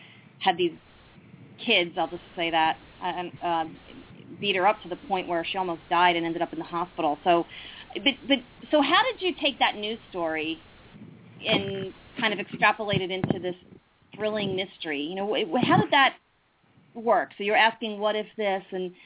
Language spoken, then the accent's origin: English; Pennsylvania, United States; now in Baltimore, United States; I know that living in Baltimore, and listen, I know this because I grew up in the Philly suburbs